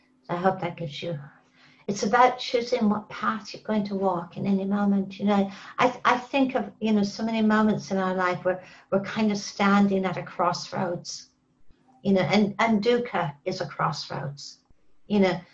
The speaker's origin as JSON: {"language": "English", "country": "Canada", "tie": "born or raised there", "said": "I grew up in Canada also, you know, and I grew up in, you know, an environment where, you know, most everybody I knew or encountered was out hunting and fishing"}